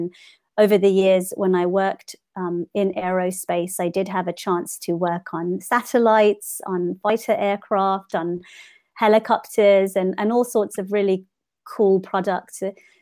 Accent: London, United Kingdom; now in Seattle, United States; So I was born and raised in West London, and grew up kind of really exploring the city. I went to school in Westminster and traveled on the bus and the tube every day, you know, as a child.

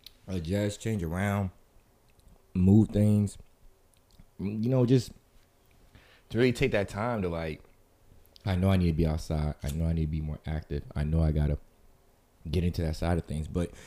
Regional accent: Florida, United States; Some people play ball outside, you know, especially growing up in Florida.

